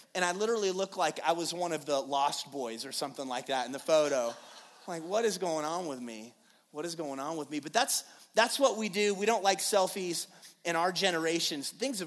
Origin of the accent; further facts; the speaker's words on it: Payson, Arizona, United States; I grew up in Payson. Nobody cared about their hair back then.